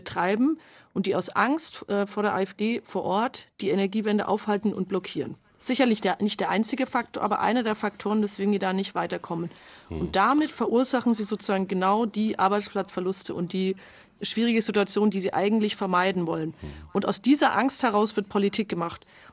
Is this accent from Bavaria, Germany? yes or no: yes; Bavaria, Germany; Ich bin aus Bayern.